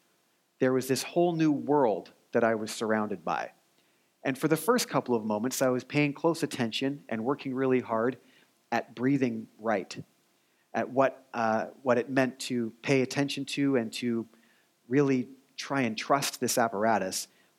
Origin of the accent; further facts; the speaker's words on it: British Columbia, Canada; I thought I was pretty outdoorsy, being from British Columbia.